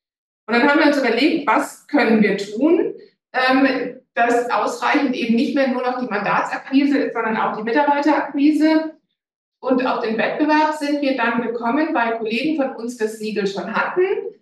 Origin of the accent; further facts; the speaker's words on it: Cologne, North Rhine-Westphalia, Germany; moved away as an adult; now in Augsburg, Germany; Ursprünglich komme ich aus Köln, habe, denke ich, noch so ein bisschen mehr die rheinische Frohnatur bewahrt und bin aber seit Beginn des Studiums 1986 in Augsburg, bin verheiratet und habe 3 Töchter.